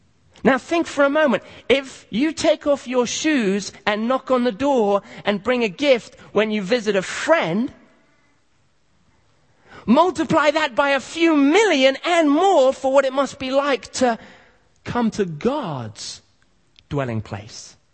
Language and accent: English; Kenya; when I grew up in Africa, in Kenya, we never used to take chocolate